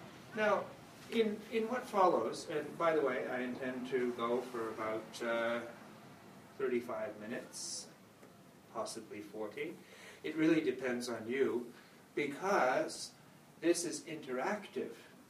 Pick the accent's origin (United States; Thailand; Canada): Canada; although I'm Canadian, I'm also British, so I can claim the flag